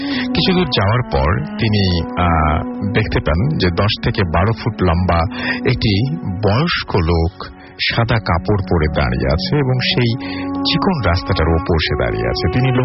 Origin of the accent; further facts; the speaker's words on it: Golfa, Rajshahi Division, Bangladesh; আমার বাড়ি নাটোর জেলার বড়াই গ্রাম থানায়, গ্রামের নাম গলফা।